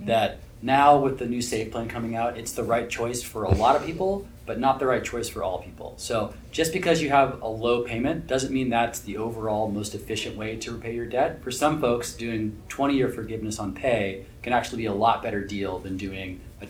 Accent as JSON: {"language": "English", "town": "Santa Cruz", "region": "California", "country": "United States", "said": "from Santa Cruz, California."}